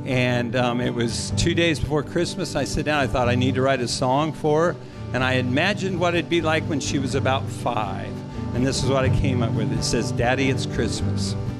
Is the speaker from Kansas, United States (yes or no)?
yes; Ottawa, Kansas, United States; I'm from Ottawa, Kansas. So I had a little drive to get up here